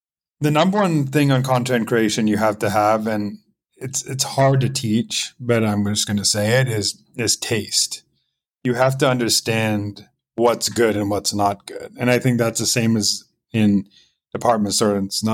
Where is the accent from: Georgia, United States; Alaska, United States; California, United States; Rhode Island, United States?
California, United States; San Diego; I grew up in San Diego, and I don't remember a restaurant opening after 9.